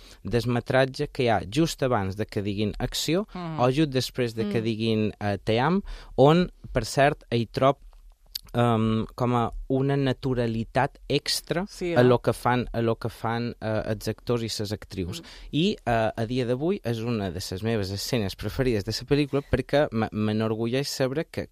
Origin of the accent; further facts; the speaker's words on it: Balearic Islands, Spain; jo és que som molt mallorquí, no he sortit a fer cap projecte fora